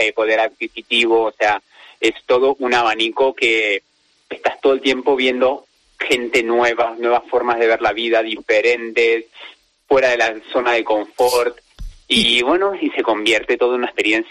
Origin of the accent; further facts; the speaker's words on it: Argentina; soy argentino, y hacía ya 2 años y medio que no veía a mi familia